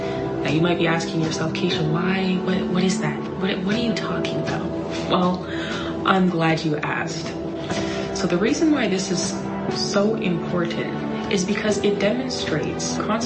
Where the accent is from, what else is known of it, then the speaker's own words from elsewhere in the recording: Calgary, Alberta, Canada; also born or lived in Winnipeg; although I was raised in Calgary, Alberta, I was actually born in Winnipeg, Manitoba.